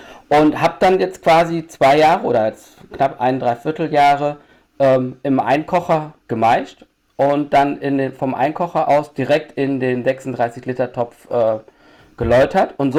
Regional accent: Düsseldorf, North Rhine-Westphalia, Germany; ich komme ja aus Düsseldorf und na, mit Altbier bin ich groß geworden

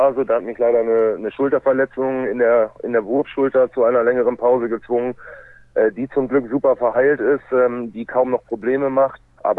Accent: Lübbecke, North Rhine-Westphalia, Germany; born there; also born or lived in Minden / Bremerhaven; ich bin tatsächlich in Lübbecke zur Welt gekommen, habe dort die ersten 4 Lebensjahre dann im Raum Minden gewohnt, bin dann aber, habe einen kleinen Abstecher nach Bremerhaven gemacht

